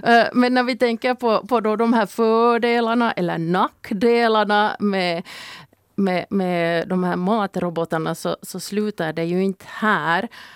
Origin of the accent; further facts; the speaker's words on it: Finland; Och så tror jag starkt på att det finns en koppling här till att vi är finländare.